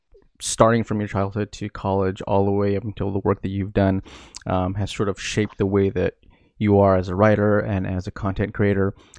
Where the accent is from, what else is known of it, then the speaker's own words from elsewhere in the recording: California, United States; now in Texas, United States; we're both from the Bay Area, we both moved to Texas